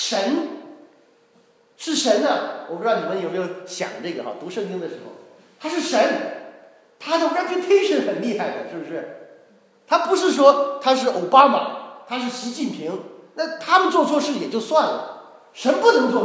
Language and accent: Chinese; Xi'an, Shaanxi, China; 我们在西安长大的时候，有时候我们去郊区，那西安的外面呢，就是有这个啊黄河比较远一点哈，有一条小河哈，就是黄河的支流。